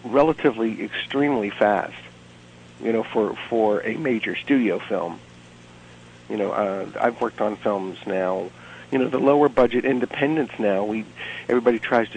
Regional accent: the South, United States; I grew up in the South, and there were just different appropriate words as I was growing up

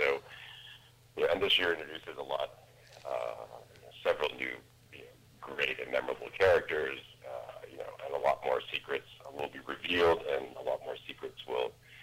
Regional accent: Wellesley, Massachusetts, United States; moved away as an adult; also born or lived in California; I grew up in Wellesley and left to go to college when I was 18. I was out in California at USC and studied film at USC

